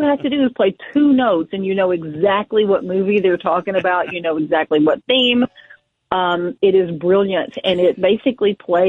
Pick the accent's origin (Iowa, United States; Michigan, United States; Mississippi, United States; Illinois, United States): Mississippi, United States; I grew up in North Mississippi, so I was very safely landlocked and nowhere near an ocean.